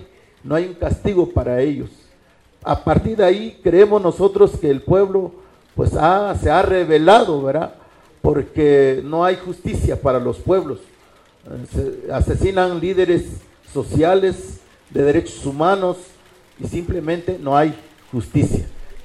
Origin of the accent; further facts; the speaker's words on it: Mexico; somos mexicanos, nacimos de acá, sobre todo los pueblos originarios, somos los que nacimos de este país, este territorio mesoamericano, somos de esa descendencia.